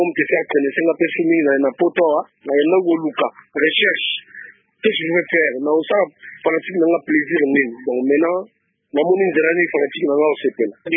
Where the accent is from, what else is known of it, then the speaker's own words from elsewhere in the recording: Kinshasa, DR Congo; C'est pas comme on est congolais, il faut qu'on frappe juste chez nous, à Kinshasa.